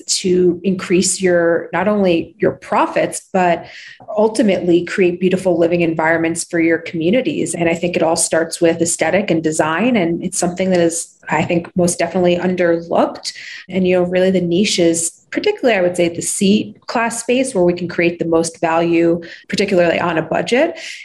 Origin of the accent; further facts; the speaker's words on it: New York, United States; now in Deer Valley, United States; As I mentioned, born and raised in New York, my actually professional background is interior design and construction.